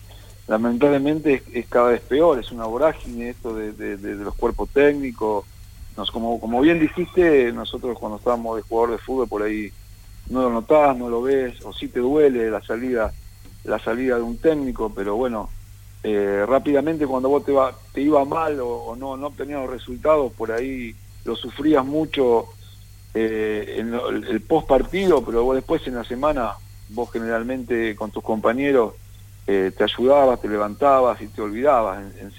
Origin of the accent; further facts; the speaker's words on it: El Trébol, Santa Fe, Argentina; Sí, en el Trébol, provincia de Santa Fe.